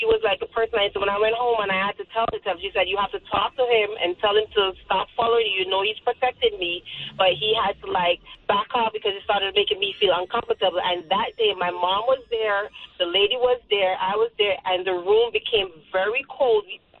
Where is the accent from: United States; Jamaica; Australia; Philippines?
Jamaica; I'm a Jamaican, so we usually go to the grave.